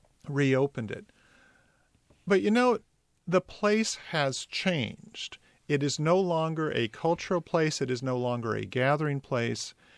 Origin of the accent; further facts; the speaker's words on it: Walnut Creek, California, United States; Spenger's was a place where I grew up in Walnut Creek.